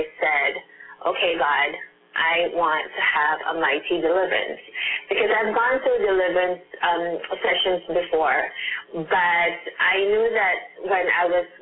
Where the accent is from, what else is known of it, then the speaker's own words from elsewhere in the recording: Toronto, Ontario, Canada; So I'm from Toronto, Canada, and my experience is actually a lot different.